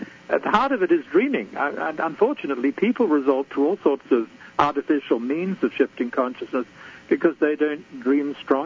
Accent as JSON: {"language": "English", "country": "Australia", "moved": "yes", "said": "So in North America, where I live, though of course I'm originally Australian and very European in some ways too"}